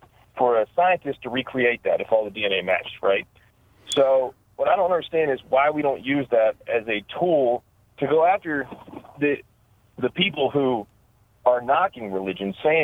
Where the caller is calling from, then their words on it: Maryland, United States; I'm from Maryland.